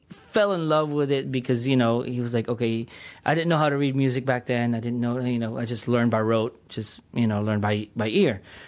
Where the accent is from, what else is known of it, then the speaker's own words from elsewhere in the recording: Tanay, Calabarzon, Philippines; I grew up in Tanay Rizal, which is like a, you know, a provinciano, we call it. I'm a provinciano. I'd never really go to Manila.